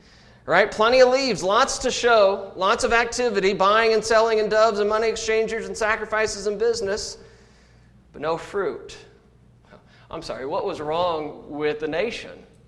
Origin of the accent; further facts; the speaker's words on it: Indianapolis, Indiana, United States; You know, we're from Indiana. We're from Indianapolis. And that's kind of a small little city.